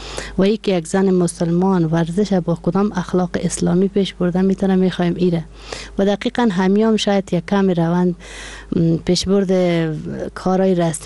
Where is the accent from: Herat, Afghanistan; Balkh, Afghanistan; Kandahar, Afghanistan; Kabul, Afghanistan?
Kandahar, Afghanistan; ولایت ما از پشت از قندار هستم، از رورابات قندار، ولی از دروردک جای جای داد ما هسته